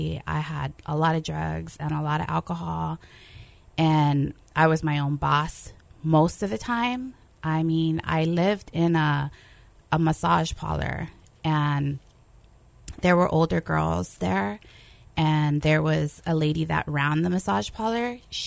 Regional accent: Hawaii, United States; So I was a runaway from Hawaii, and I was able to avoid getting arrested.

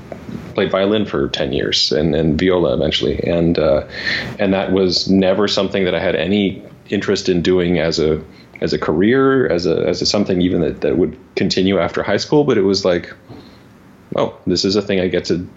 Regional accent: Los Angeles, California, United States; So I grew up in Los Angeles.

